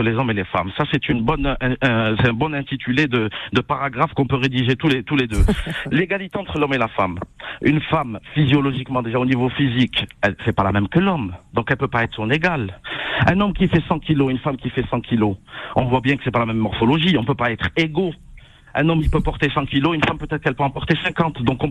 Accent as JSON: {"language": "French", "country": "Algeria", "tie": "born there", "said": "Moi, je suis maghrébin, je suis né en Algérie."}